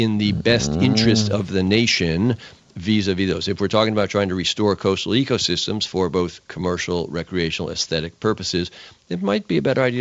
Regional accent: Connecticut, United States; I grew up in Long Island Sound, started fishing in those Norwalk Islands, know the Connecticut coast pretty well.

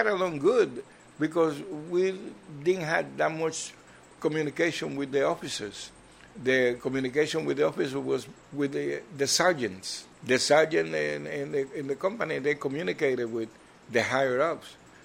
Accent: Puerto Rico; English is a second language; now in New York, United States; I came from Puerto Rico, and I was living in New York for a couple of years, and I knew a little bit of English by then.

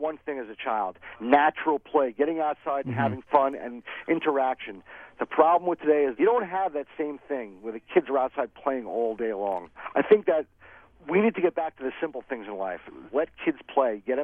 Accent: New York City, New York, United States; There's a lot of great things that come out of, you know, growing up in New York City, like two-hand touch.

